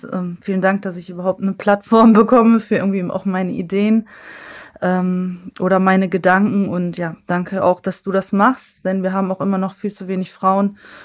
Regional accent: Essen, North Rhine-Westphalia, Germany; Und ich komme halt selber aus dem Essener Norden. Es gilt so als sozialer Brennpunkt.

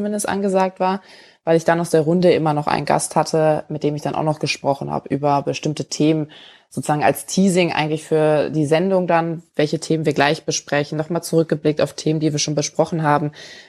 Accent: Bergisch Gladbach, North Rhine-Westphalia, Germany; born there; now in Munich, Germany; ich komme aus dem Rheinland. Also ich komme ja gebürtig aus Bergisch Gladbach. Und wie du gerade gesagt hast, also meine Familie ist noch da. Viele meiner Freunde sind da, eigentlich auch meine engsten Freunde. Ich habe mich trotzdem dazu entschieden, in München zu bleiben

